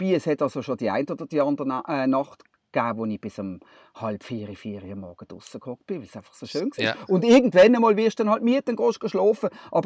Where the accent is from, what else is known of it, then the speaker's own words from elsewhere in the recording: Basel, Basel-Stadt, Switzerland; Das ist nicht wie bei uns, wo es im Tessin gleichzeitig dunkel wird wie bei uns in Basel.